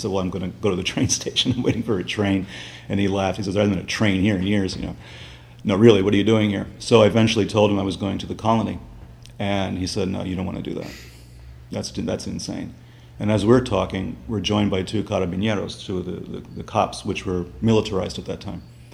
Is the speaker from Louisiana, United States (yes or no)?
no; New York City, New York, United States; I'm 28 years old. I'm a New Yorker, so I don't know how to drive.